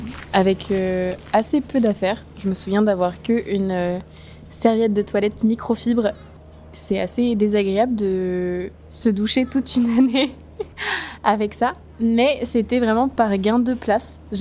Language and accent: French; Pays de la Loire, France; now in Germany; étant donné que je viens de l'ouest de la France, je viens de Vendée